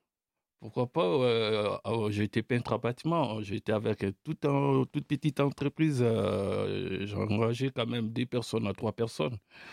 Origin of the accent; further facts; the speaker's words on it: Kinshasa, DR Congo; born there; En fait, moi, je suis né au Congo Kinshasa. Je suis né à la capitale de Kinshasa.